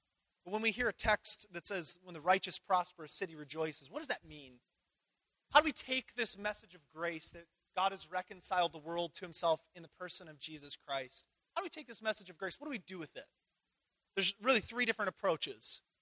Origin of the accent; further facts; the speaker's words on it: Ireland; I'm Irish. I can't speak anything. I struggle with English.